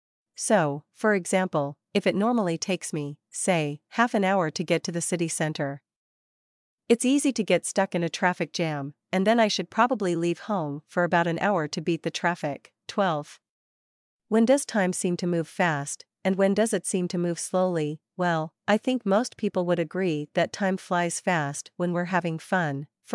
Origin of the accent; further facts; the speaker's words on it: Vietnam; born or raised there; now in Ho Chi Minh City, Vietnam